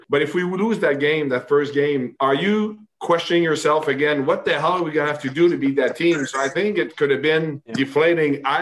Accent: Montreal, Quebec, Canada; And living in Montreal, being in my hometown, was an unbelievable feeling.

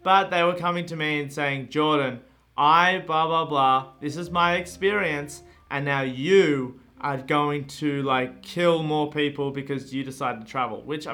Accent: Australia; I grew up in Australia.

